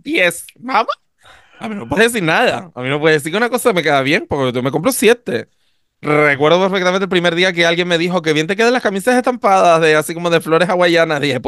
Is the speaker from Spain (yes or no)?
yes; Canary Islands, Spain; pero en la cintura para abajo, como buena canaria, sabemos que podemos ir en chola, pantalones cortos